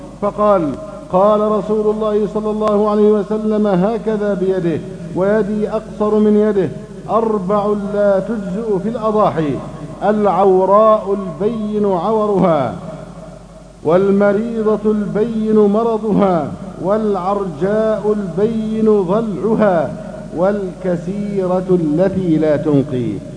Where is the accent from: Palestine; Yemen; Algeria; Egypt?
Egypt